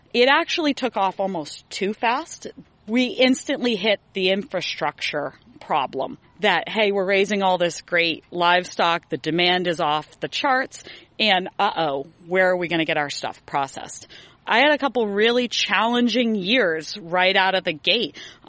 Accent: Lunenburg, Vermont, United States; I grew up in Lunenburg, but I am a multi-generational granddaughter, you know, of farmers, livestock farmers, produce farmers.

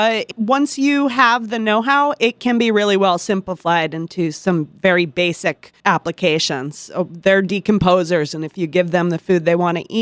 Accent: Westhampton, United States; I grew up in West Hampton. I went out and studied mycology and agriculture in Washington State. And after about 10 years, I moved back and started the farm.

